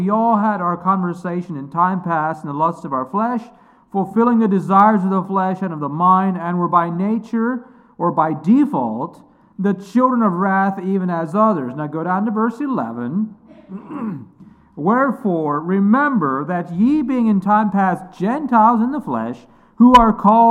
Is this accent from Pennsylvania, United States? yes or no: yes; Mifflinburg, Pennsylvania, United States; also born or lived in Central South America; now in Virginia, United States; But I grew up in Mifflinburg, and after my wife and I got married, we served some time in Central South America, a few years there, and then we now live in Virginia.